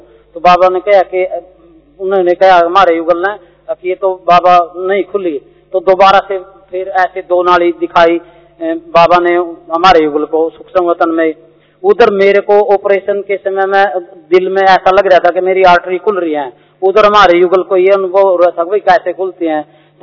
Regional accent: Karnal, Haryana, India; शरीर का नाम … मैं करनाल हरियाणा से आया। काम मेरा खेती बाड़ी का, तो मैं किसान के घर में जन्म लिया

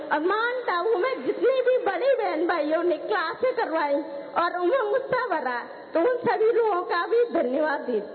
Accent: Morena, Madhya Pradesh, India; मैं मुरैना से हूँ, भोपाल जॉन से।

